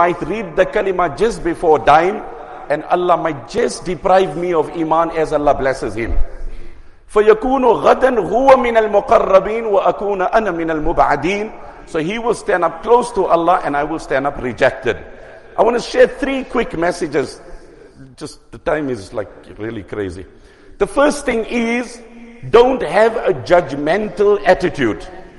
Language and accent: English; South Africa; As the South African Muslim Ummah, there are many things, alhamdulillah, that people respect us, revere us, honor us for.